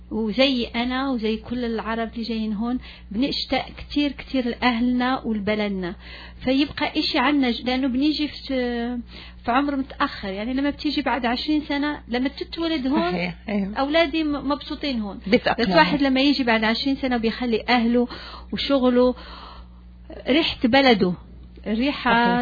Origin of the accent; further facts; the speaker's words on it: Morocco; أنا مغربية فالعربية الفصحى بعد المرات بنغلط يعني فبس بدي أقولها أول شيء أنه لأنه لو تكلمت بالمغربي ما غيفهموش